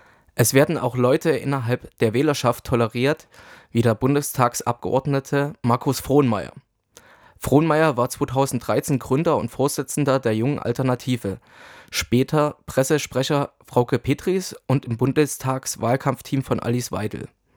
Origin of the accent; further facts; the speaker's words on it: Saxony, Germany; Ich komme selbst aus Sachsen. Deshalb kenne ich von klein auf die sogenannten sächsischen Verhältnisse